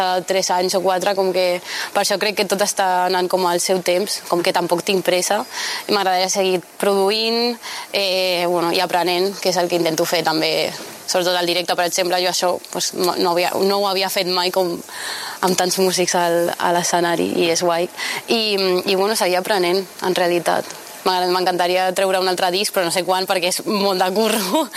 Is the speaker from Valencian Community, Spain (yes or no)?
no; El Prat de Llobregat, Catalonia, Spain; coses pel fet de ser d'on soc, del Prat